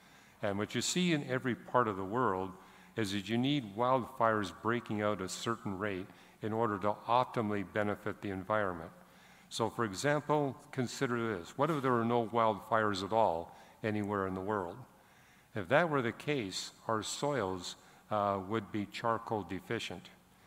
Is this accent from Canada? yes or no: yes; British Columbia, Canada; Where I grew up in British Columbia, the average wildfire rate was every year.